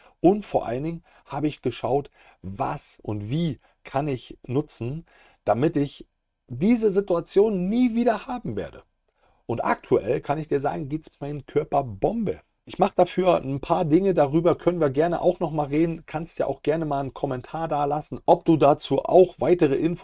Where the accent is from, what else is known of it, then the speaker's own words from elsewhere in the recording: East Germany, Germany; also so sagt man bei uns im Osten, wo ich herkomme.